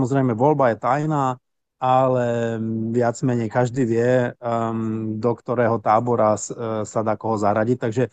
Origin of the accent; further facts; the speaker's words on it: Munich, Bavaria, Germany; Slovak is a second language; Ja som jediným europoslancom z Mníchova, mimochodom nemeckým, hej.